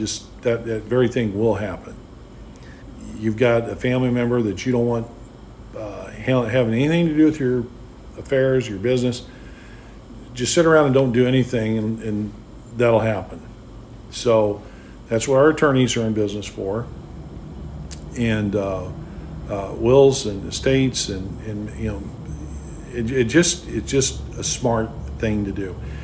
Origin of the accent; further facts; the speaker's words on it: Litchfield, United States; what'd you go back to Litchfield for? You know, it was my hometown. You know, I was bred, born, and raised here.